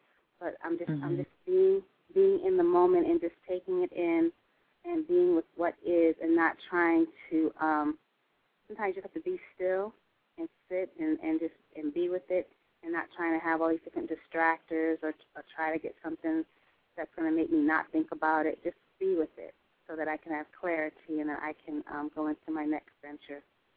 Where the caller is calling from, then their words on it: Atlanta, Georgia, United States; I'm from Atlanta, Georgia.